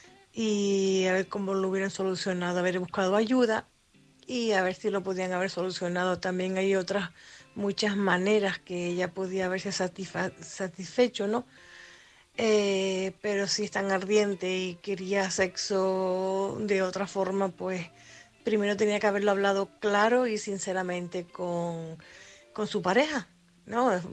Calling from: Tenerife, Canary Islands, Spain; de Tenerife.

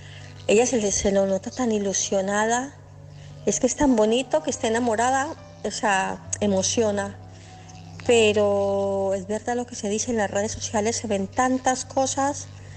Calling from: Barcelona, Catalonia, Spain; de Barcelona.

